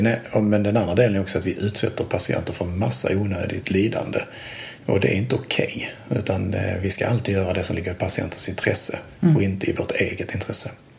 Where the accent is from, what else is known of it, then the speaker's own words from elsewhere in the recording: Skåne, Sweden; accent: Skåne; Men jag hoppas att min skånska går igenom.